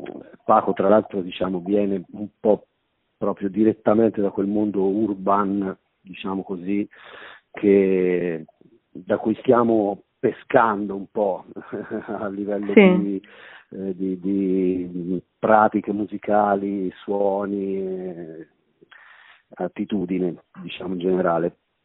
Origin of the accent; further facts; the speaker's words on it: Marche, Italy; è delle nostre parti, insomma, marchigiana anche lei